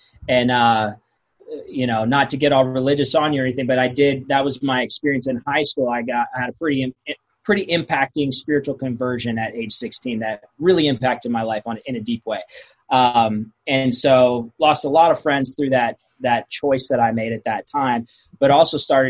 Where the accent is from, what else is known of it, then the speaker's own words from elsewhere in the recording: Texas, United States; I mean, I'm from Texas. So pretty much everybody like that grew up in Texas is for the like the majority